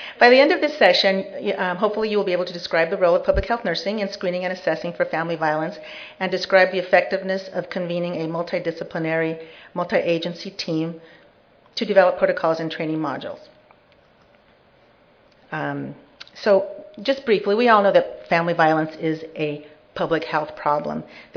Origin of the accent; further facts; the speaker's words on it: San Diego, California, United States; to welcome you all to San Diego, my hometown.